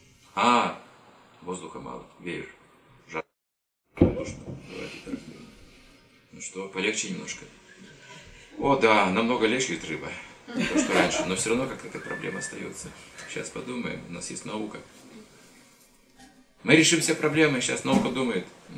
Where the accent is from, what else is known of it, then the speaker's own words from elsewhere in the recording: Kazakhstan; Давайте разберемся с собой, кто же я на самом деле, серьезным образом. Я казах.